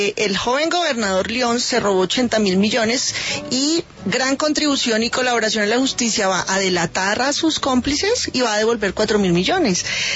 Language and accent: Spanish; Colombia; Pues yo soy colombiana